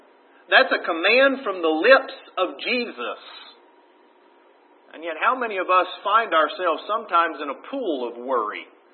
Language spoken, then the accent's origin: English; Texas, United States; I grew up in West Texas.